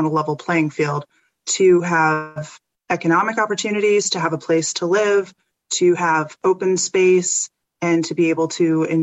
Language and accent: English; Lancaster, Pennsylvania, United States; I might be a little bit biased since it's my hometown, but I'd like to say the city of Lancaster is doing a lot of things right.